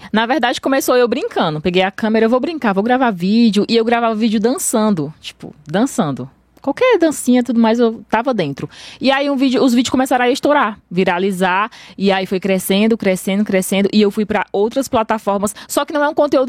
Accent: Ceará, Brazil; Eu sou do Ceará, né? Sou cearense, eu moro no interior.

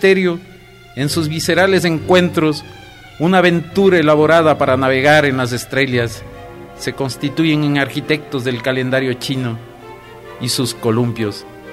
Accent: Quito, Pichincha, Ecuador; also born or lived in Ibarra; Nací en Ibarra en 1958. Estudié en mis primeros años de escuela en mi ciudad natal. A la edad de 9 años toda mi familia se mudó a Quito, donde terminé la primaria. La secundaria la hice en el Colegio Benalcázar.

